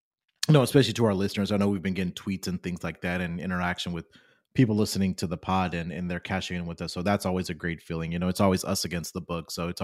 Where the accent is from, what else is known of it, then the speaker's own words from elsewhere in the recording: Houston, Texas, United States; me and AJ have something in common, that, you know, we're both here from the Houston area.